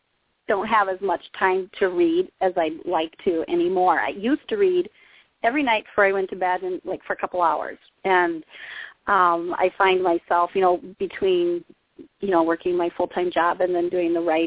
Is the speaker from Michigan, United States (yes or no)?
no; Lime Springs, Iowa, United States; Well, I'm native to the Midwest, lived all my life in the Midwest, in Iowa, actually, little towns. I grew up mostly around the Lime Springs, Cresco area